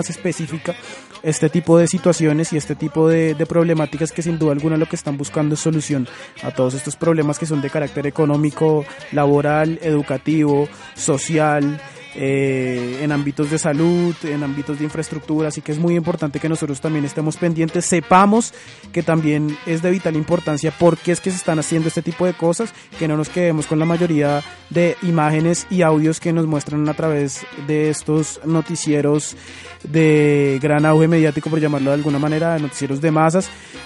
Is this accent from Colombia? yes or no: yes; Colombia; nosotros primero somos humanos, después somos colombianos y después miramos a ver de dónde venimos